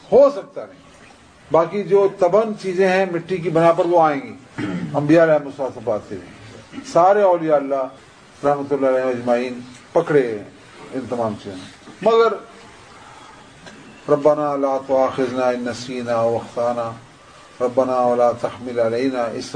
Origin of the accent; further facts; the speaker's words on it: Sialkot, Punjab, Pakistan; ابھی بھی آپ دیکھ لو, جو میں بچپن میں سیالکوٹ گزرا ہے, سیالکوٹ کے پرانے لوگ سارے بیٹھے ہیں